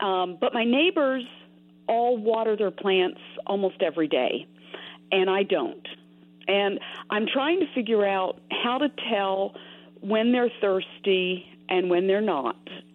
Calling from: Pennsauken, New Jersey, United States; I'm wonderful. I'm calling from Pensauken, New Jersey.

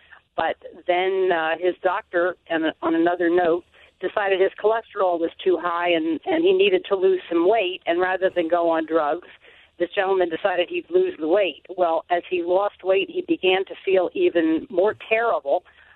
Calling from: Califon, New Jersey, United States; I'm calling from Califon, New Jersey. We're 20 miles north of Flemington in Hunterdon County.

